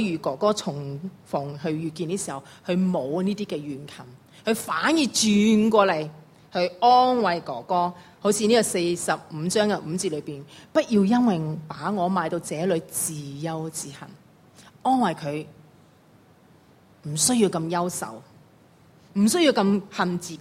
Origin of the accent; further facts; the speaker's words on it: Hong Kong; 我深信要是今日的我们香港人，今时今日的人来讲呢，真的会怒火中烧